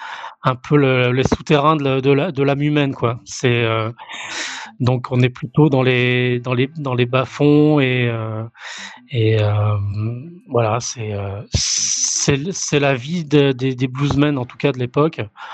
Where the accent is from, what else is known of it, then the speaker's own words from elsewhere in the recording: Angoulême, Nouvelle-Aquitaine, France; born there; je suis né à Angoulême et je vis de mon dessin depuis 30 ans.